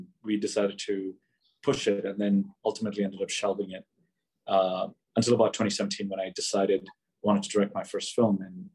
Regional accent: Chicago, Illinois, United States; until then, I grew up in Chicago, and I was exposed to all the metropolitan cities.

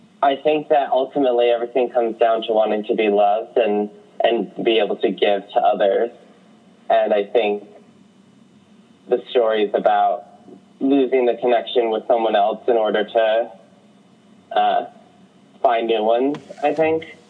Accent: New Jersey, United States; I had just finished up film school and moved back home to New Jersey to live with my mom in my hometown.

